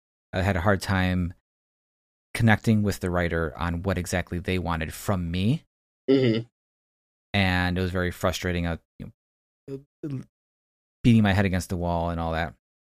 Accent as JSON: {"language": "English", "town": "Chicago", "region": "Illinois", "country": "United States", "tie": "born or raised there", "said": "I, you know, being born and raised in Chicago, I always love Chicago set"}